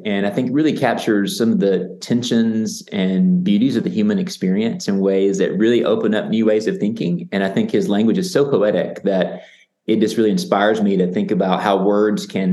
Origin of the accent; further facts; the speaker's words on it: the South, United States; that really resonate with my own experience of growing up in the South, grappling with big questions.